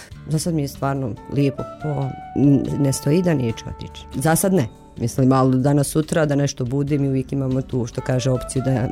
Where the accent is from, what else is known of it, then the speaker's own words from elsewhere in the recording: Tešanj, Federation of Bosnia and Herzegovina, Bosnia & Herzegovina; also born or lived in Doboj; dolazim iz općine Tešanj, tamo zaposlena kao ljekar porodične medicine. Odrasla sam u Tešnju, inače sam rodom iz Doboja, svi znamo rat, preseljenje i tako da sam odrasla u Tešnju